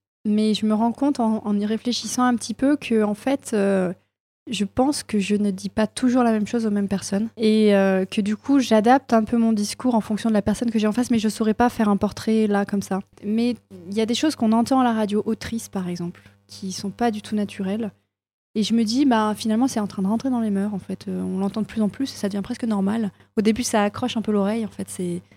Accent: Limoges, Nouvelle-Aquitaine, France; j'ai 35 ans, je suis maman de 3 enfants. D'où je viens ? Je viens de Limoges. Je suis un pur produit du coin.

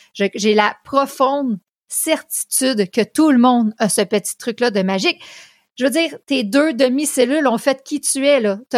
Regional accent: Quebec, Canada; j'habite au Québec, province du Canada.

